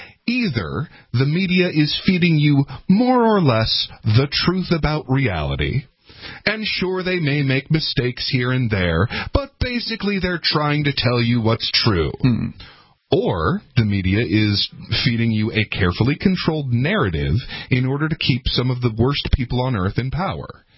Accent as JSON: {"language": "English", "region": "Colorado", "country": "United States", "said": "I came from Colorado."}